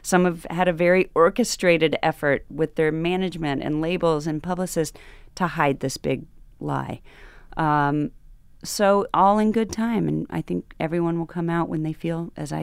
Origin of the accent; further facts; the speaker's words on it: Kansas City, United States; We'd never had one in Kansas City. And I say we because I will always consider Kansas City my hometown.